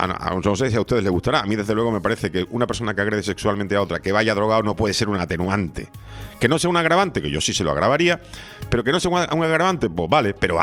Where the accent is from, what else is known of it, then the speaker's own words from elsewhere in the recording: Seville, Andalusia, Spain; born there; moved away as an adult; no te olvides que yo nací en Sevilla y vine aquí con 25 años